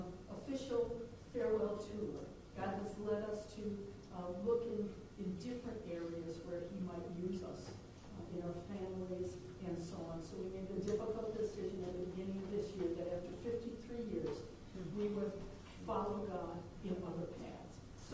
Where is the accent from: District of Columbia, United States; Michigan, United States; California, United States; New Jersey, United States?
Michigan, United States; And we're from Beluga, Michigan, which is over south of the St. Joe.